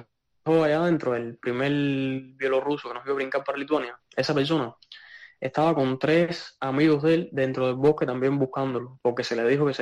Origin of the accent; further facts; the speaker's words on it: Jagüey Grande, Matanzas, Cuba; now in Minsk, Belarus; Yo salí de Cuba el 15 de diciembre.